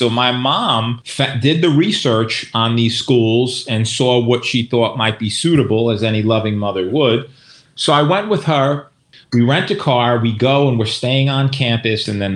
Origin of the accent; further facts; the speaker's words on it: Bronx, New York, United States; I grew up in the boogie down Bronx where the people are fresh.